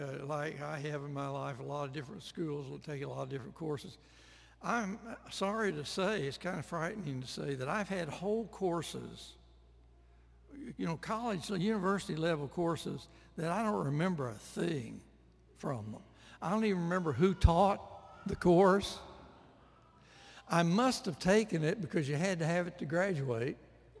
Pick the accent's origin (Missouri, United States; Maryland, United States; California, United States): Missouri, United States; I grew up in the Midwest in southern Missouri.